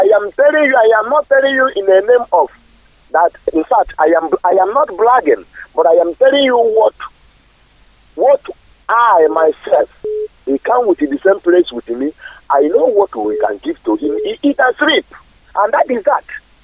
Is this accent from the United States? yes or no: no; Onicha, Ebonyi, Nigeria; So I'm from Onitsha local government in Ebonyi State. So the same place with Dave Omahi.